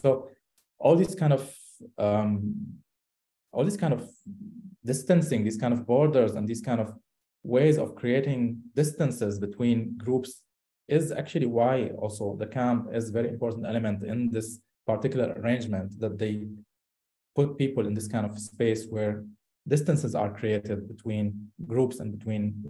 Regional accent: Syria; accent: Syrian; English is a second language; people are always confused because I speak Syrian dialect, because I was born and raised in Syria.

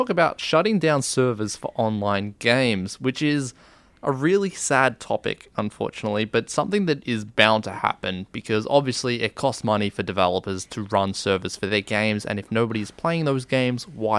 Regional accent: Australia; It's probably because we're Australian

